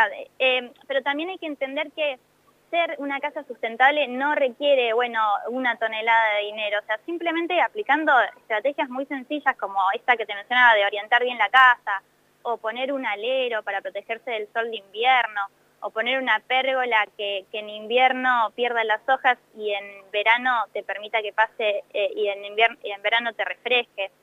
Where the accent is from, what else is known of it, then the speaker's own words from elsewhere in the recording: Chubut, Argentina; No, chubutense.